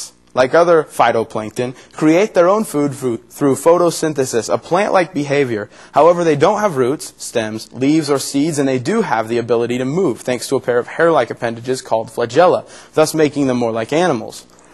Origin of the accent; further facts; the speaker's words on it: California, United States; And I grew up in Southern California.